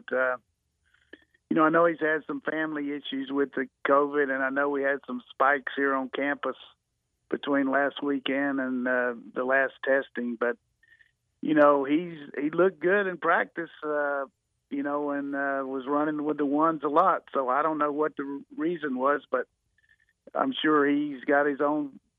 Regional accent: Burlington, North Carolina, United States; He's from my hometown, home county there in Burlington, North Carolina.

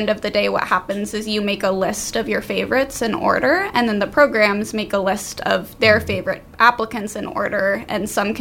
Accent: Forks, Washington, United States; also born or lived in Kitsap County; Yeah, I actually grew up out here on the peninsula, so I grew up in Forks. My family moved when I was in late middle school, early high school, into Kitsap County

